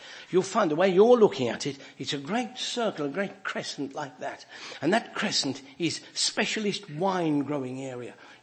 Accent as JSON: {"language": "English", "region": "England", "country": "United Kingdom", "accent": "English", "said": "If you can't hear what I'm saying, or you can't understand my strange English accent, please tell me, and I'll say it again in a different accent if I can."}